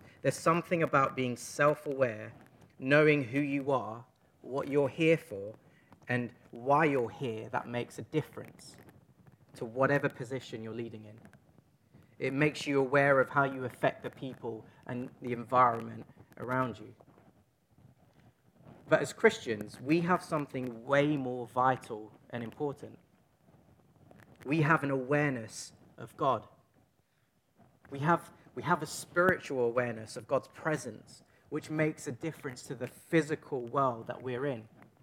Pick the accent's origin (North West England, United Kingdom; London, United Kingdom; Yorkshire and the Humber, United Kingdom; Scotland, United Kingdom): London, United Kingdom; accent: Cockney; So I'm from East London. I just think of these things in Cockney sometimes.